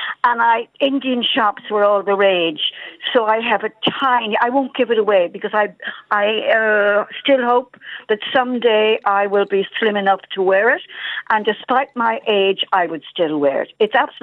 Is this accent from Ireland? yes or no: yes; Dundalk, Leinster, Ireland; I'm from Dundalk. And when I was in my 20s, I would be 70 in November